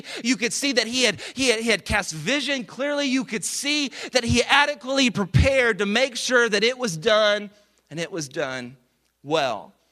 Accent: Dallas, Texas, United States; I'm from Dallas, of course, I said that earlier

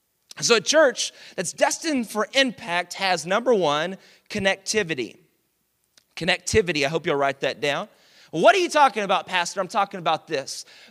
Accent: Dallas, Texas, United States; now in Houston, United States; I'm from Dallas. My wife's from Nevada, and so we didn't know anything about Houston.

